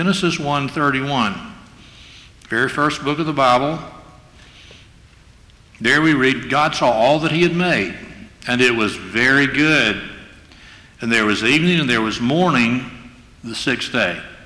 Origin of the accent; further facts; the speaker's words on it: Alabama, United States; When I was a child, growing up in South Alabama, a small town, Sundays were different from the other days of the week.